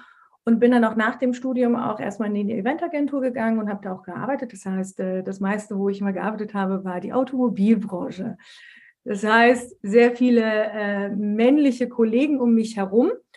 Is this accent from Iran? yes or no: no; Turkey; Ich bin Türkin, bin eine Frau, bin als Türkin auf die Welt gekommen